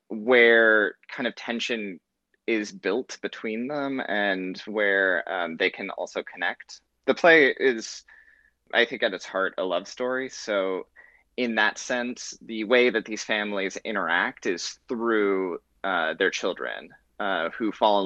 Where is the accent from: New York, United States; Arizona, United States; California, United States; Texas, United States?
California, United States; Carpinteria; So I grew up in Carpinteria, California, which is, for those who don't know, it's about 10 miles south of Santa Barbara.